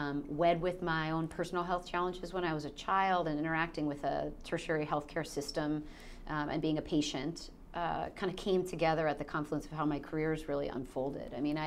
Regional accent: Minnesota, United States; So I grew up in Minnesota.

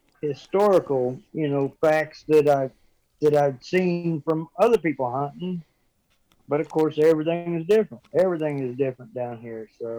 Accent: Fair Grove, Missouri, United States; I grew up in Fairgrove, Missouri, and I've spent most of my life outdoors hunting and fishing

